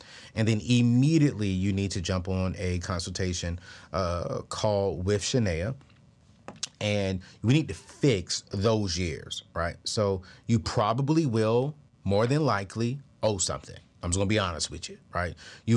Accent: Texas, United States; You live in Texas? I'm from Texas.

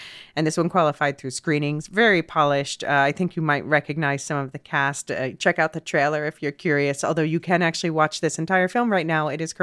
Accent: New York, United States; The fact that I grew up around the New York area, the fact that I worked in fashion

